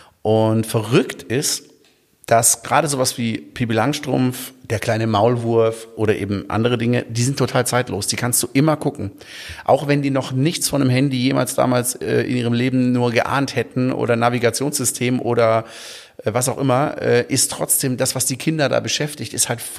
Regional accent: Baden-Württemberg, Germany; born or raised there

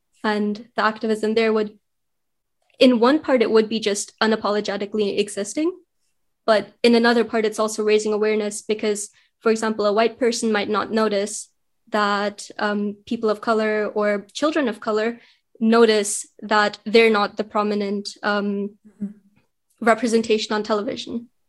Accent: Germany; also born or lived in India; So I moved to Germany from India at a pretty young age. I was 5. So I spent the most of my life in Germany and I've grown up there. But of course, that doesn't take away from my Indian culture or my roots and my heritage.

